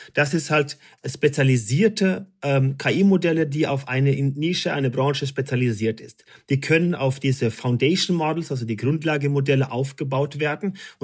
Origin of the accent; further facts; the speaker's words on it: Germany; Da teile ich mir als Deutsche nach 25 Jahren dazu und sage, was ist das Wichtigste